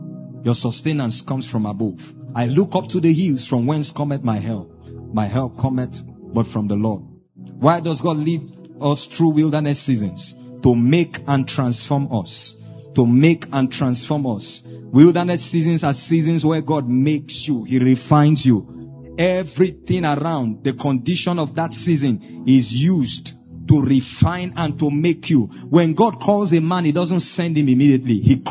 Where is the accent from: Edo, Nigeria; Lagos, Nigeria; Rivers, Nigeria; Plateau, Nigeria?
Plateau, Nigeria; I come from Plateau State. The tribe I come from, very proud and wonderful tribe, Tarok Nation. Mighty people, they are warriors by nature.